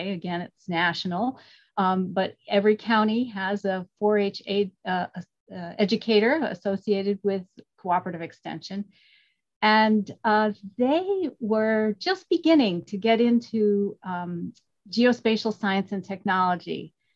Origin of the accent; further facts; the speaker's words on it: New York City, New York, United States; I grew up in New York City, but we spent a lot of time outdoors, not only in the garden, but going to the parks, going to the beach